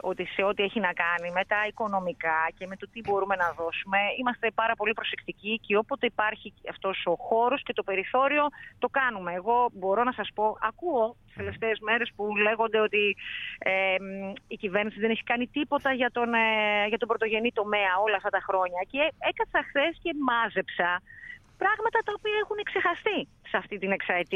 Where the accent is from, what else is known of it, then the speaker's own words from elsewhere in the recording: Grevena, Western Macedonia, Greece; επειδή είμαι από χωριό, από τα Γρεβενά